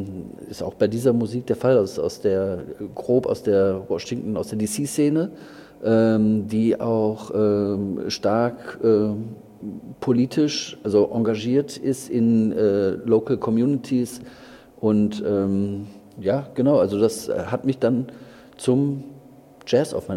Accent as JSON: {"language": "German", "town": "Mülheim an der Ruhr", "region": "North Rhine-Westphalia", "country": "Germany", "tie": "born or raised there", "said": "aus meiner Heimatstadt Mühlheim an der Ruhr kommen"}